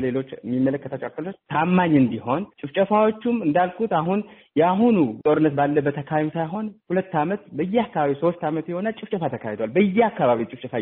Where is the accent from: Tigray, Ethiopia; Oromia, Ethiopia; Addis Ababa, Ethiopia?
Tigray, Ethiopia; now in Germany; እኛም እንደ ትግራይ ተወላጅ ኮሚኒቲ አባላት ይሄ የሚደረገው ጦርነት ያሳስበናል፣ እንደ ኢትዮጵያውያንም እንደ ትግራይ።